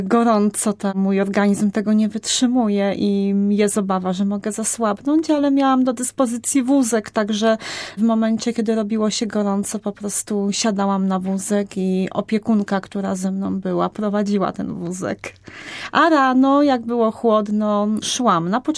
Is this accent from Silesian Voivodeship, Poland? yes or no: yes; Częstochowa, Silesian Voivodeship, Poland; dlatego że pochodzę z Częstochowy.